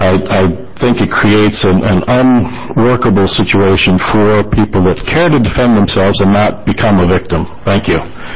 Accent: New Jersey, United States; now in Oregon, United States; Finally, I grew up in New Jersey, a much more urban environment than we have here in Oregon.

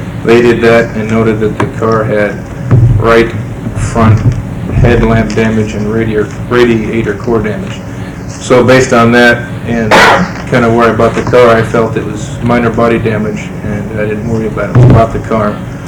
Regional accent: Clackamas, Oregon, United States; I'm from Clackamas, Oregon.

